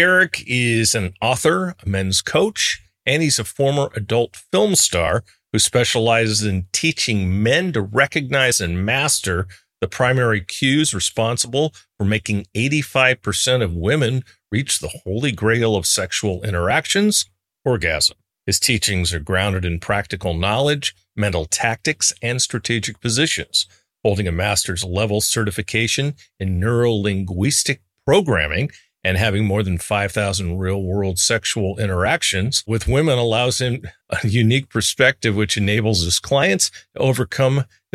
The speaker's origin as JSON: {"language": "English", "region": "California", "country": "United States", "said": "Sweet. I'm from the Bay, so."}